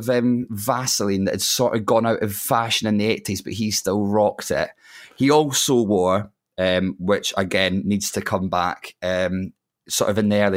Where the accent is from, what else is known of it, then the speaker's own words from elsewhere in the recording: Scotland, United Kingdom; Yeah, it still absolutely guts me as a Scotsman that David Seaman England shirt is still probably one of the greatest football shirts ever created.